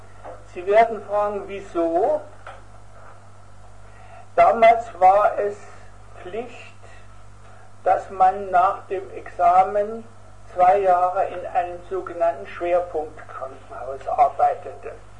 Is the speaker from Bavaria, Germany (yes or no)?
no; Leipzig, Saxony, Germany; also born or lived in Stuttgart; Also, ich bin 1929 geboren in Stuttgart, bin dann 1937 nach Leipzig gekommen, habe also die gesamte Schulzeit in Leipzig verbracht, 1948 Abitur